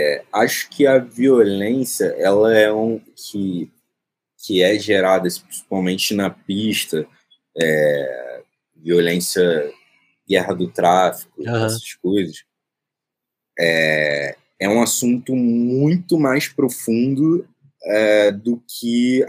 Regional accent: Rio de Janeiro, Brazil; Então, eu nasci no Morro do Urubu, que fica na zona norte do Rio de Janeiro. E depois eu passei a maior parte da minha infância ali entre o Complexo e o Engenho da Rainha. Até pouco tempo eu morava no Engenho da Rainha ainda com meus pais.

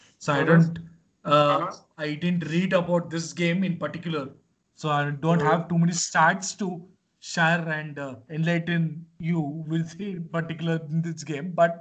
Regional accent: India; So as Indian a fan or somebody who has followed the Indian T20 team's growth

